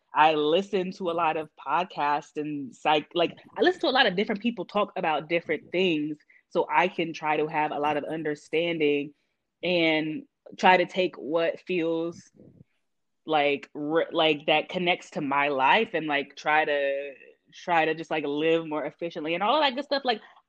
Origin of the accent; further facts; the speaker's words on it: the South, United States; I know how, like, I'm from the South.